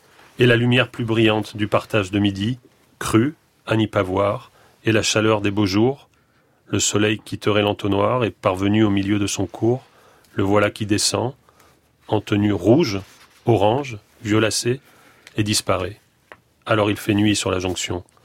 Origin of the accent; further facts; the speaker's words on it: Marseille, Provence-Alpes-Côte d'Azur, France; Est-ce parce que j'ai grandi à Marseille?